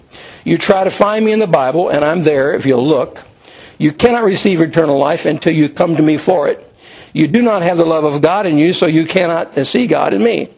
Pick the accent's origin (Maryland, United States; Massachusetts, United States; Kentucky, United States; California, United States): Kentucky, United States; Owensboro; born there; also born or lived in Louisville, United States; I was born in Owensboro, Kentucky.